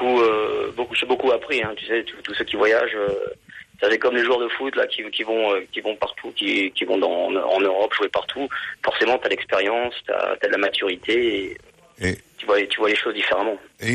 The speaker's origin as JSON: {"language": "French", "country": "France", "moved": "yes", "said": "c'est un peu pour ça que je suis parti de France"}